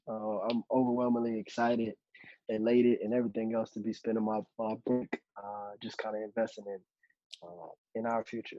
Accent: Texas, United States; also born or lived in Seattle, United States; I was born in Seattle, Washington, with both of my parents. And then a few years later, I moved to Texas, where I developed a love for football.

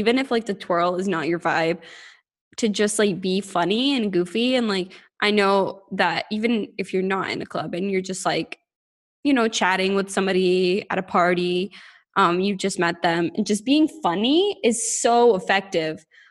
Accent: United States; I was like, oh yeah, I'm from America. Or sorry, the United States.

